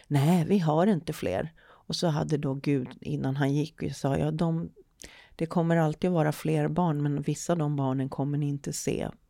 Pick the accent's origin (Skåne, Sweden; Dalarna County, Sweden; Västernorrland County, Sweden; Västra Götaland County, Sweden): Skåne, Sweden; Malmö; Jag är ursprungligen från Malmö